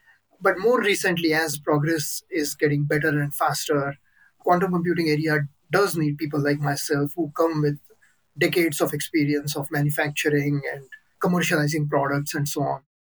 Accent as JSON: {"language": "English", "country": "India", "tie": "born or raised there", "moved": "as an adult", "said": "I grew up in India. I did my undergraduate in engineering over there. Then I was at MIT here in Cambridge, Massachusetts"}